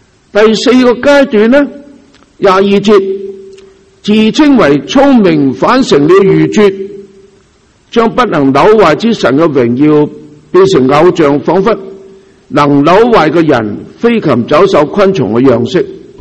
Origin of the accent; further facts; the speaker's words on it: China; 所以我哋中国有个天坛㗎嘛，我哋中国人天有眼㗎嘛